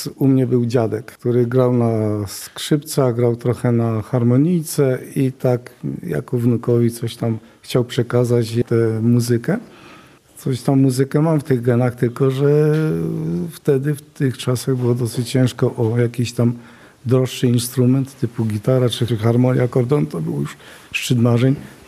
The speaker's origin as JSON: {"language": "Polish", "region": "Subcarpathian Voivodeship", "country": "Poland", "said": "My jesteśmy we trójkę z gminy Sokołów Małopolski"}